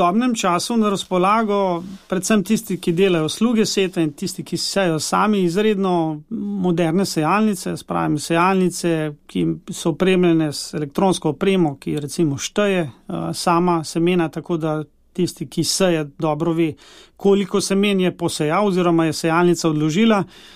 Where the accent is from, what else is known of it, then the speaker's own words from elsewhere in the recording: Upper Carniola, Slovenia; sam prihajam iz Gorenjske, kjer imamo preveč padavin